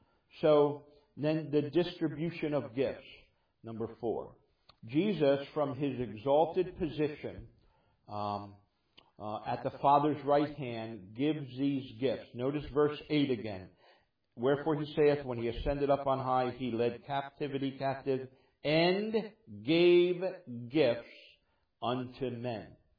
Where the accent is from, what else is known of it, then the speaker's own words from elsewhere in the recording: New Jersey, United States; When I was growing up in New Jersey and surrendered my life to the Lord and went to Bible Institute